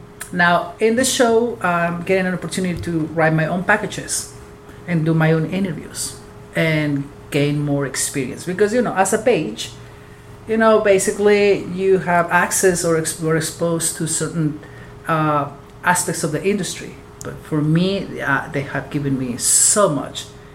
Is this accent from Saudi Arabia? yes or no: no; Mexico; English is a second language; also born or lived in Texas / Florida; now in United States; I came from the South, Mexico.